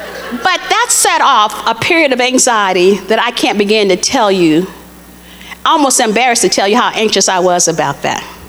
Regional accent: Texas, United States; For instance, when I was growing up in Texas, it was not dark-skinned girls didn't get any advantages.

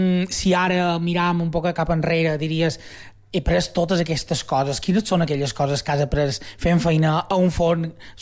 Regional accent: Consell, Balearic Islands, Spain; Bueno, clar, és que per qui som de Consell tampoc no mos imaginam Consell fora

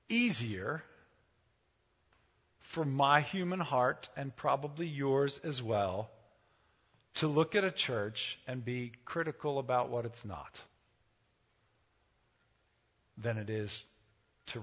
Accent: Gaithersburg, Maryland, United States; Do you remember how you grew up in Bethel Park and I grew up in Gaithersburg, Maryland

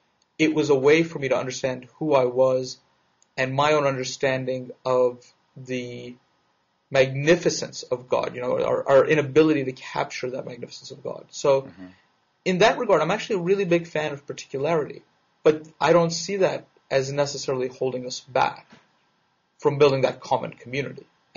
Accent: Queens, New York, United States; I grew up in Queens, New York, surrounded by a very large and diverse Jewish community, European Jewry, Middle Eastern Jewry, Persian

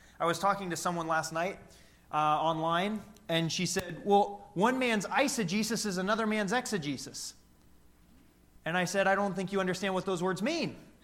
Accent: Midwest, United States; I'm from the Midwest, where you see a house every half mile

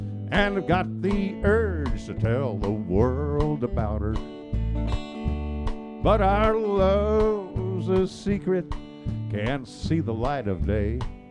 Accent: Texas, United States; born there; I was born down there in Texas, so well, we were going to welcome you to our country.

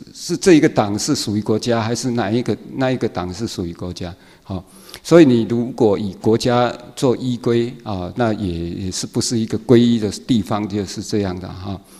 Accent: Tainan, Taiwan; 我是南部人嘛

